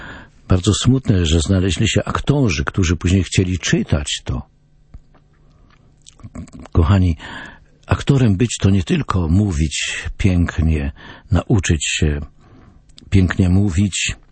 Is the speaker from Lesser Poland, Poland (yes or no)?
no; Pomeranian Voivodeship, Poland; born there; Urodziłem się na wiosce na Kaszubach.